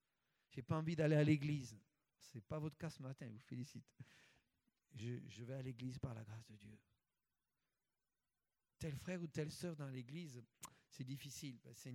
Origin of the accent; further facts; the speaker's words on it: France; now in Canada; en tant que petit Français vivant au Québec